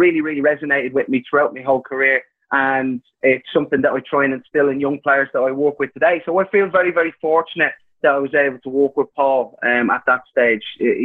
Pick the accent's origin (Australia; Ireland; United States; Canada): Ireland; Now, listen, me being Irish, I can knock out a shoe at the drop of a hat, so I always done all right.